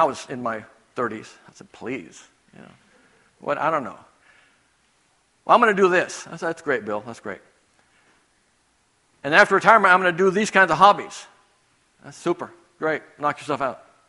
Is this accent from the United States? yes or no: no; Rio de Janeiro, Brazil; I grew up in Rio de Janeiro, Brazil. At that time, Rio was the capital city of Brazil.